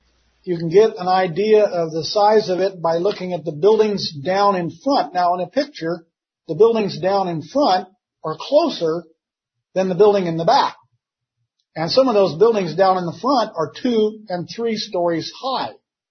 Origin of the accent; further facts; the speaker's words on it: Willits, California, United States; Actually, we're most all from Willits, but we meet in Ukiah because we can rent a church.